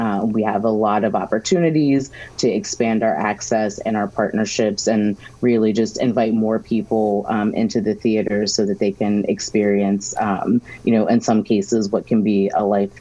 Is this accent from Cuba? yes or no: no; West Virginia, United States; moved away as an adult; now in Delaware, United States; Yeah, I am not a native Delawarean. I am from West Virginia and came to Delaware for college a little over 20 years ago, and have been here since.